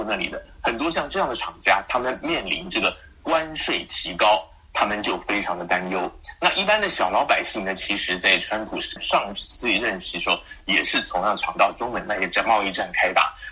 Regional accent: Taiwan; 我本人是来自台湾

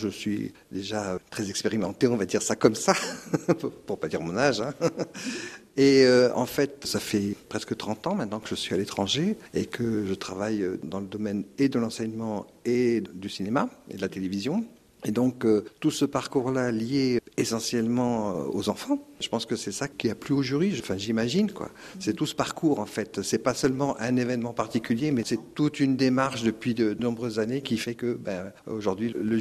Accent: France; je suis un Français qui n'aime pas le fromage

